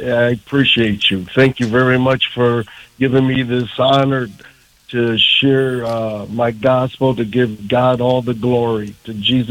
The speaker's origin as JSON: {"language": "English", "town": "Dearborn", "region": "Michigan", "country": "United States", "tie": "born or raised there", "said": "I was born and raised in Dearborn, Michigan as a Shiite Muslim. And back then, you know, I was born in 1950."}